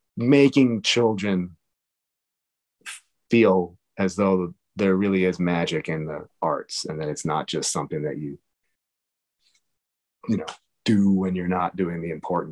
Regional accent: New York City, New York, United States; I'm so lucky I grew up in New York City

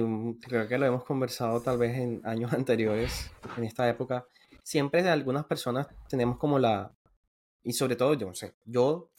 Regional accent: Barranquilla, Atlántico, Colombia; yo soy barranquillero, pero yo no me siento barranquillero porque no disfruto el carnaval.

